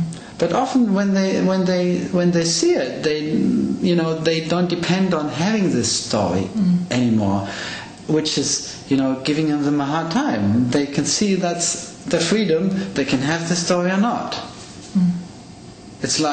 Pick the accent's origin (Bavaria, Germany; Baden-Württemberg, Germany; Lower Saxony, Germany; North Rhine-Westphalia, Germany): Lower Saxony, Germany; Hanover; I grew up in Hanover, which is in the north of Germany. This is where I studied chemistry.